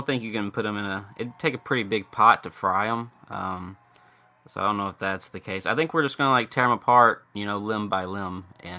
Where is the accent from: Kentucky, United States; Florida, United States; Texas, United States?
Kentucky, United States; I grew up in Kentucky, so growing up there, it's more college basketball. I didn't really get into college football until I've lived in Alabama for 5 years now.